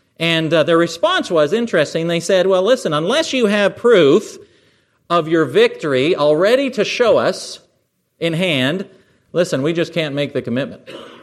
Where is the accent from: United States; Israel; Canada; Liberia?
Canada; I'm still Canadian, by the way, so be gracious.